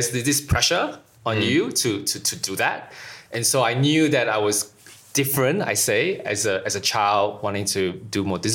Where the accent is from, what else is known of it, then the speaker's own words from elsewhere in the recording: Malaysia; And growing up in Singapore, in Malaysia, you have the education system is quite quite strict.